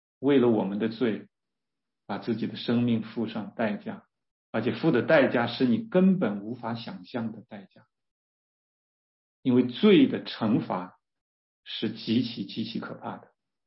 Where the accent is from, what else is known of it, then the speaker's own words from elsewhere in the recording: China; 死亡的丑陋的一面我们中国人是不愿意谈的，我们是很忌讳谈死的，尤其在过节的时候